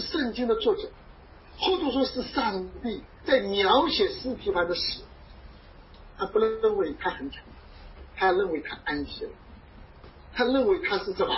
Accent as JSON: {"language": "Chinese", "country": "China", "said": "对，我们是中国人，我们有中国人的规则"}